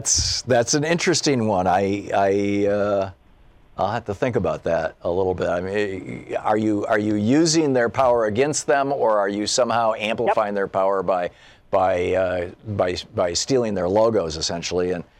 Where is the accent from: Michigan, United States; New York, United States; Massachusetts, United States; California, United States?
Michigan, United States; Germany is cloudier than Michigan. And I grew up in Michigan. I got my pilot's license in Michigan.